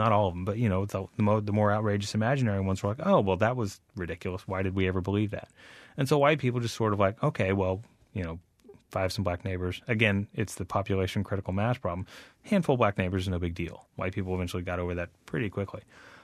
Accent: Lafayette, Louisiana, United States; now in Birmingham, United States; I did a chapter about church in my hometown of Lafayette, Louisiana, where I lived before I moved to Birmingham.

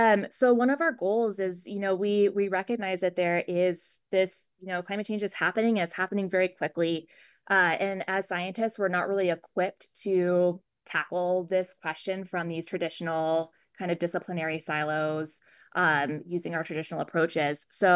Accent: Alaska, United States; I grew up in Alaska. We don't have a very high, you know, population base.

